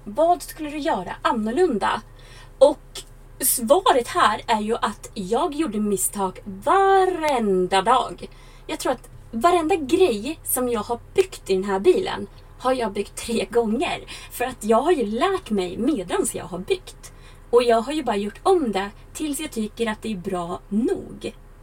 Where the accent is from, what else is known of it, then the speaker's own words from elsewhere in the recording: Sweden; Jag tror att varje gång jag har varit hemma i Sverige över sommaren så har jag ändrat någon liten grej.